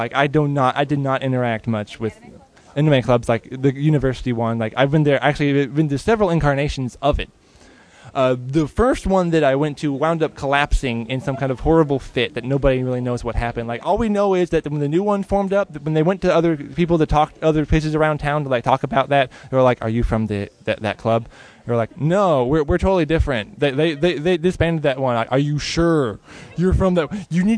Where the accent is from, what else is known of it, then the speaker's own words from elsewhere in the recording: Lexington, Kentucky, United States; Because I'm not from a big city. I'm from Lexington, Kentucky, which is like a big city.